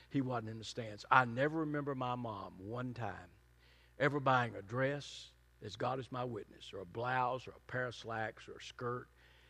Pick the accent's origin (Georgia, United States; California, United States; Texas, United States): Texas, United States; Fort Worth; I mentioned I grew up in Fort Worth.